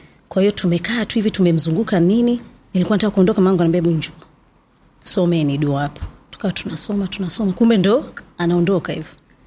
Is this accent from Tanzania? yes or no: yes; Tanzania; nimetokea Tanzania, ni mwandishi wa habari